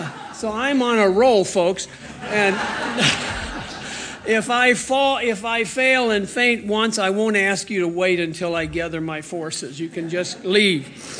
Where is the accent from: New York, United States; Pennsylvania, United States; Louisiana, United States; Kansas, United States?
Kansas, United States; Greensburg; I was raised in Western Kansas, as John said, in the town of Greensburg, town of 2000.